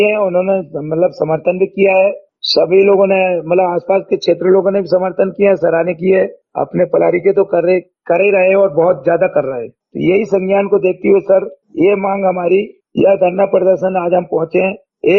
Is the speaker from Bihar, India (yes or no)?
no; Seoni, Madhya Pradesh, India; सबसे पहले तो आपको बता दूं हमारा जिला पड़ता है सिवनी।